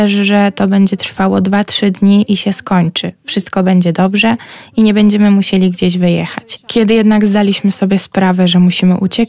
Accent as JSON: {"language": "Polish", "town": "Mariupol", "region": "Donetsk Oblast", "country": "Ukraine", "moved": "yes", "lives_now": "Poland", "said": "Miałam ten pomysł od samego początku, kiedy przyjechałam z Ukrainy do Polski. To mój własny ból, że moje miasto jest zniszczone, że nic nie zostało z tego, co było wcześniej, co było normalne."}